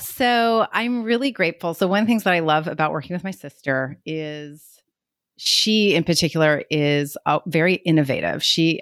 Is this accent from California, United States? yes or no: yes; California, United States; now in Portland, United States; Well, originally Lee and I are from the Bay Area. So we grew up in California